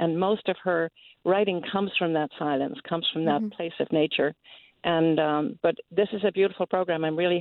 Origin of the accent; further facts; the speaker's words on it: Ireland; I was sharing with the person who takes your calls that I grew up in Ireland